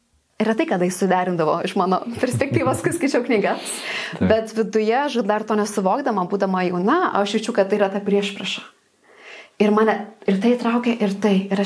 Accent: Šiauliai, Šiauliai County, Lithuania; aš užaugau paprastam bendrabutyje Šiauliuose.

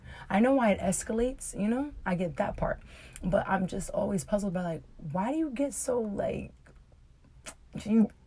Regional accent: Brooklyn, New York, United States; But, okay, so I'm from New York. I'm going to say that. And I grew up in Bed-Stuy.

